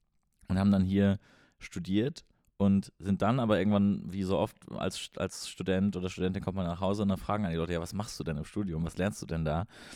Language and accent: German; Münster, North Rhine-Westphalia, Germany; born there; moved away as an adult; now in Göttingen, Germany; Also ich komme gebürtig aus Münster in Westfalen